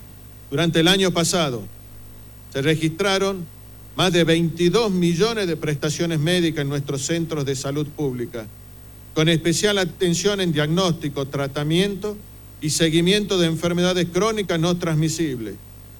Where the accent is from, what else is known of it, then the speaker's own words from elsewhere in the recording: Tucumán, Argentina; nos alegra y enorgullece como tucumano